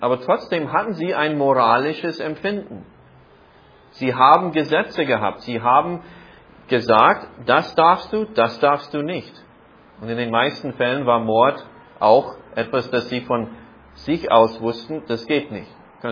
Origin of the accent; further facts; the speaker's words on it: Iowa, United States; German is a second language; So, wir hatten in meiner Jugend ein Haustier in Iowa, in den Vereinigten Staaten.